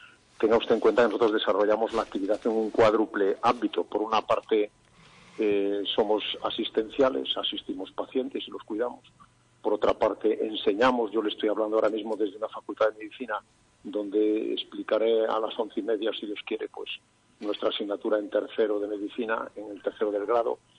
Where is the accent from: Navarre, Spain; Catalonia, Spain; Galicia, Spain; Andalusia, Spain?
Galicia, Spain; Mondoñedo; Yo soy de Mondoñedo.